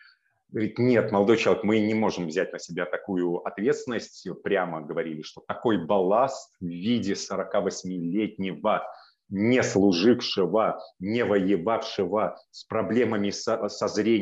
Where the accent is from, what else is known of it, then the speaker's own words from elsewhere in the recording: Belarus; Говорю, ну, я сразу обозначаю, что я белорус.